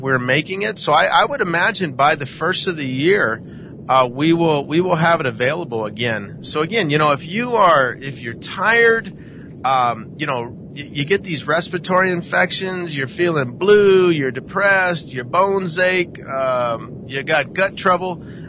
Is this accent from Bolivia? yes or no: no; Midwest, United States; also born or lived in California; coming from California, I didn't like the cold weather out here, even though I grew up in the Midwest.